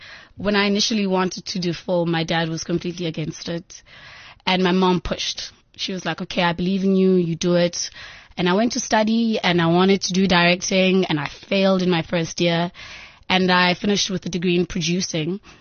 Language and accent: English; Eastern Cape, South Africa; I'm from originally from the Eastern Cape.